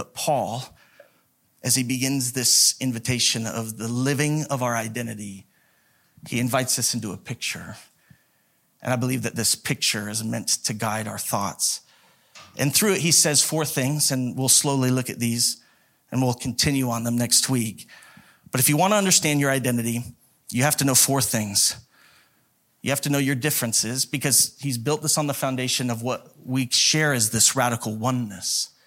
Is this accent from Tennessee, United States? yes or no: no; Idaho Falls, Idaho, United States; I grew up in Idaho Falls, this smaller town, 40 to 50,000 people when I was growing up. And it was one of the larger cities in Idaho, but when you got outside of it, it was just desert.